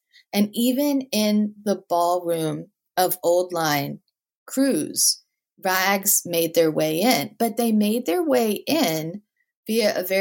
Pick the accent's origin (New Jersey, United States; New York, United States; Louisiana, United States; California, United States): Louisiana, United States; New Orleans; because I'm from New Orleans and I've read a lot about New Orleans history